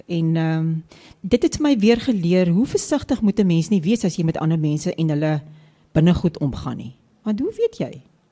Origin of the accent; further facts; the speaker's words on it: Western Cape, South Africa; Ag ja, en ek kom ons van die Weskus af